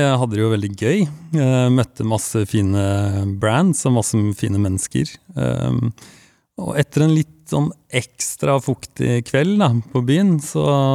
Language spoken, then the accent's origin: Norwegian; Langesund, Telemark, Norway; Så, og jeg er jo også fra, jeg er fra Langesund